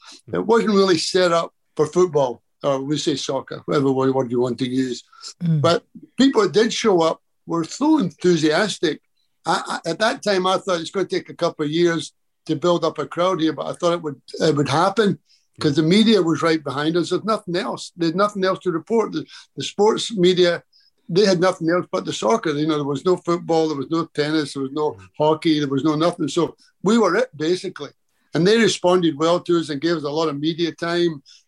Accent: United Kingdom; And being a British player, most of the British players, they had people, family come and visit them. You know, people coming from England and coming from all over.

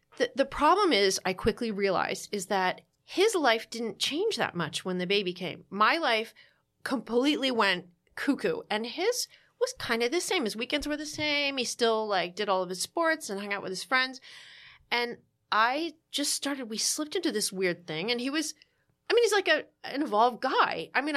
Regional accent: New Jersey, United States; I'm from New Jersey. There are many different variations of the word dick that you can use.

